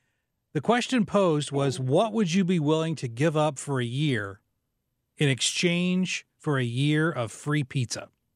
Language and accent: English; West Frankfort, Illinois, United States; next time I visit my relatives in my hometown, there's a Casey's in West Frankfort.